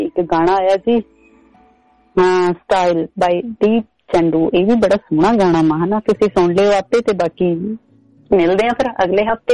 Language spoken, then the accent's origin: Punjabi; Punjab, India; ਸੋ ਮੈਂ ਵੀ ਮਾਲਵੇ ਦੀ ਹਾਂ